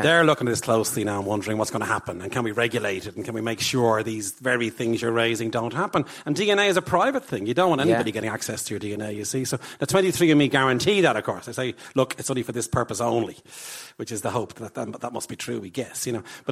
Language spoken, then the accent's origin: English; Ireland; I'm your cousin from Ireland.